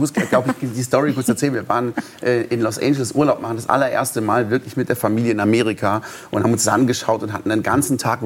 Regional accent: Baden-Württemberg, Germany; Ich bin ja im Schwarzwald aufgewachsen, man kann sagen Black Forest

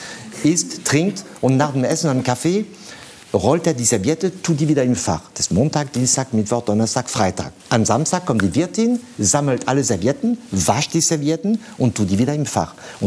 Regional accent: France; Bei uns in Frankreich haben wir eine Sitte.

